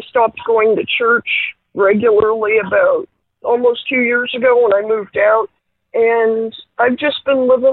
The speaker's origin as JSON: {"language": "English", "region": "Texas", "country": "United States", "tie": "born or raised there", "said": "I grew up in Texas."}